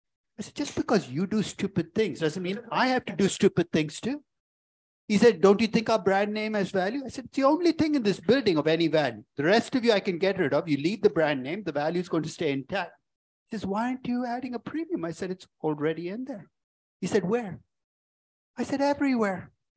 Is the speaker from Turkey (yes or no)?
no; India; I'm Indian. I throw cayenne into everything.